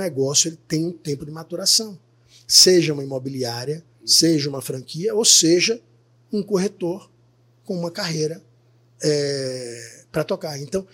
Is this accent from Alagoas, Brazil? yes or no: yes; Maceió, Alagoas, Brazil; eu sou de Maceió.